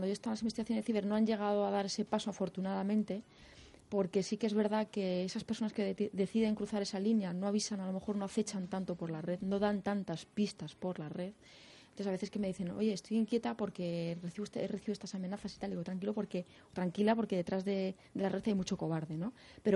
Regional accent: Spain; no sé por qué soy española

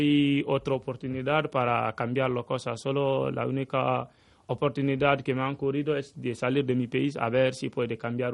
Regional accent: Guinea; Spanish is a second language; now in Spain; soy de Guinea Conakry. Llego casi 2 años aquí en España.

